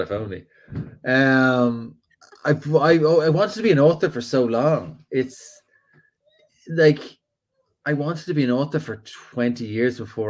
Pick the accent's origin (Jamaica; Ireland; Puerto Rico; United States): Ireland; Dalkey, Leinster; I'm from Dorky.